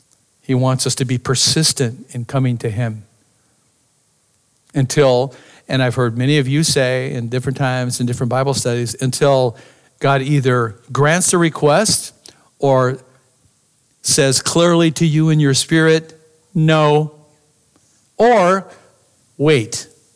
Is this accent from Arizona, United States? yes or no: yes; Arizona, United States; Man, I was raised in Arizona. Scorpions are everywhere.